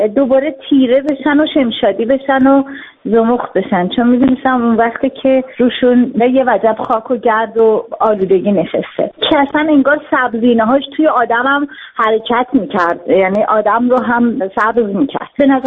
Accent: northern Iran, Iran; خانواده من تو تهران زندگی نمی کنن و پدر مادرم شمال هستن، خودم هم شمالیم

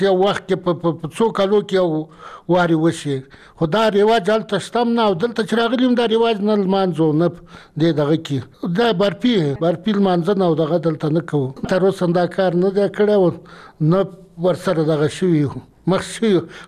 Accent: Nangarhar, Afghanistan; moved away; موږ خو اصل د ننګرهار ولایت یو

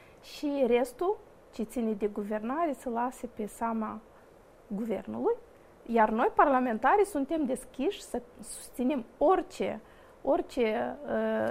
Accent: Bălți, Moldova; vin din Bălți și prin pielea noastră am simțit ce înseamnă discriminare la nivel central.

